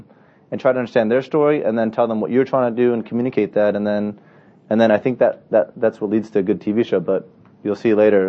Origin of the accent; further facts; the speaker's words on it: United States; growing up in America, sometimes that gets dismissed or taken advantage of or not even, you know, considered.